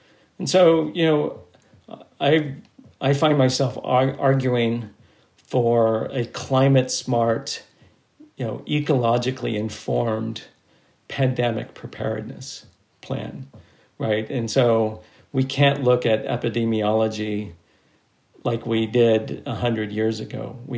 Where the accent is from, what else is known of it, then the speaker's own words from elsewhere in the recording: United States; I think, as an American, I look at the budget of the national security community.